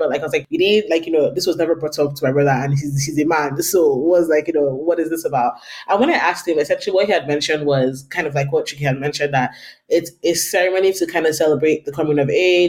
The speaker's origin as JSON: {"language": "English", "town": "Uzubi", "region": "Imo", "country": "Nigeria", "said": "I'm from Uzubi, Idiato North local government."}